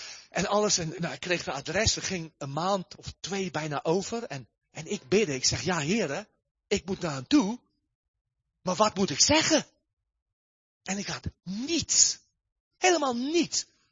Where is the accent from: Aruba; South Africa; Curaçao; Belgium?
South Africa; now in Netherlands; Ik kom uit Zuid-Afrika.